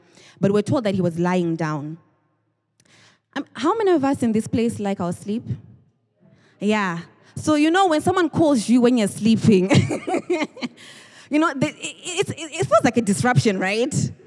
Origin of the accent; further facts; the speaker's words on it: Zimbabwe; first language Shona; English is a second language; When I was growing up, you know, I grew up in Africa. And my language that I grew up talking is called, it's a language called Shona.